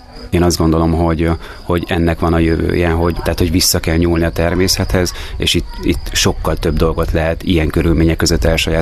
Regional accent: Budapest, Hungary; Mi budapestiek vagyunk, nagyon sokat vagyunk Budapesten is, de most már az idő többségében, vagy túlnyomó többségében itt vagyunk Váraszón, az Ezerdon pihenőházban.

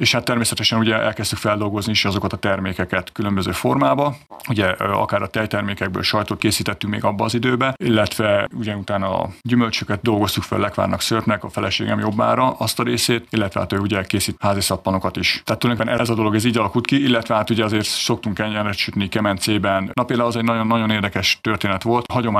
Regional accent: Kiskunhalas, Bács-Kiskun, Hungary; Tehát ugye én is azért kiskunhalasi vagyok, nagyszüleimnél először ugye Tanyán sokat gyerekeskedtem, utána mi is kiköltöztünk szüleimmel is már Tanyára.

